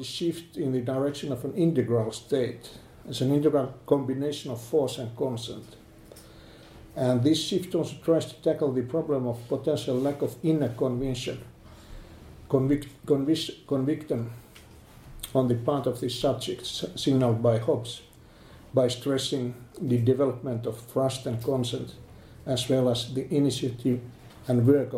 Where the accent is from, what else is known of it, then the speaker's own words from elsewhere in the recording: Tampere, Pirkanmaa, Finland; and I come from Tampere, Finland.